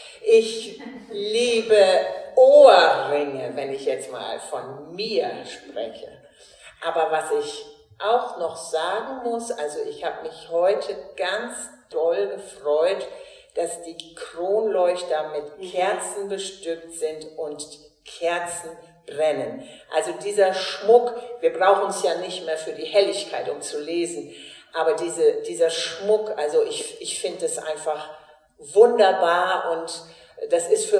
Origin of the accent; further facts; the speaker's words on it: Lower Saxony, Germany; Ich bin Ostfriesin durch und durch und ich bin am liebsten in Ostfriesland.